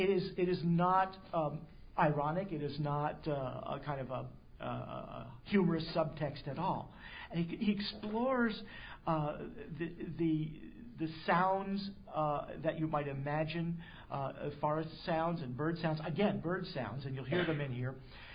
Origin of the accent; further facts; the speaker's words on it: New Jersey, United States; now in Vermont, United States; 30-some years ago I came here to Vermont from New Jersey